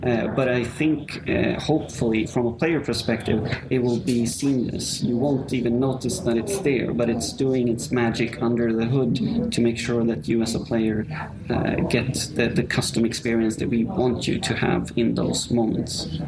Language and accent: English; Sweden; now in Rome, Italy; I'm from Sweden, for example, but I live and work in Rome.